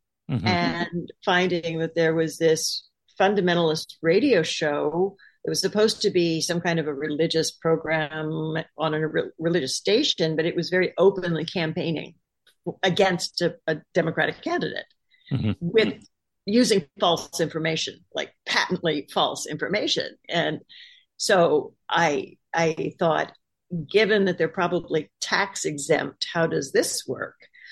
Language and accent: English; Oklahoma, United States; Well, I grew up mostly in Oklahoma.